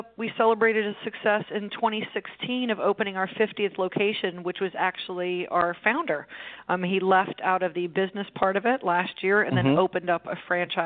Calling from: St. Augustine, Florida, United States; I am from our nation's oldest city. I'm in St. Augustine, Florida.

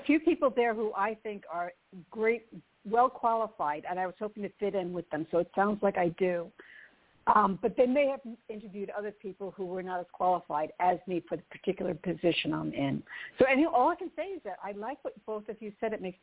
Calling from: New York, United States; Hi, Kelly Jo and Carol Ann. … I'm calling from New York.

